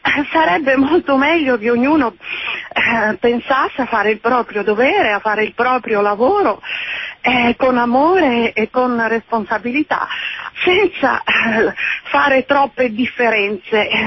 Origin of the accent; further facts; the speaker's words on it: Liguria, Italy; now in Parma, Italy; Io sono ligure. Però telefono da Parma, ecco.